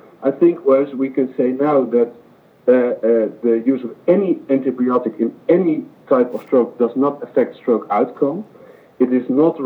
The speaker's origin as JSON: {"language": "English", "country": "Netherlands", "said": "I'm from the Netherlands"}